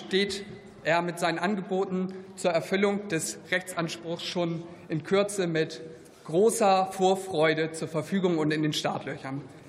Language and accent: German; Schleswig-Holstein, Germany; Nordfriesland und Dithmarschen sind wunderbar. Der Strand, unsere schöne Natur, unsere Inseln und Halligen. Und besonders Familien mit Kindern, die gerne draußen rumtollen, bietet meine Heimat enorm viel.